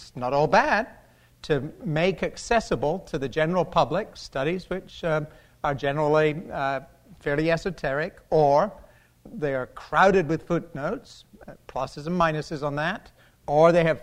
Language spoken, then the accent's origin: English; United Kingdom; I think far more than in my home country of Great Britain